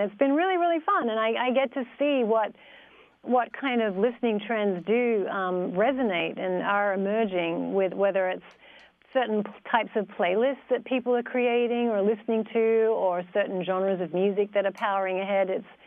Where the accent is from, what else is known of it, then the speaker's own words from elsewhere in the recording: Australia; I'm from Australia